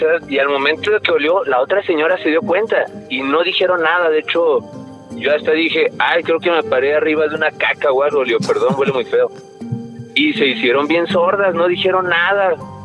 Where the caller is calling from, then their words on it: Guadalajara, Jalisco, Mexico; De Guanatos.